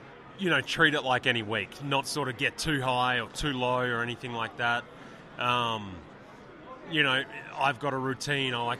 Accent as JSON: {"language": "English", "country": "Australia", "said": "it would be cool to sort of get the win as an Aussie hasn't done it before"}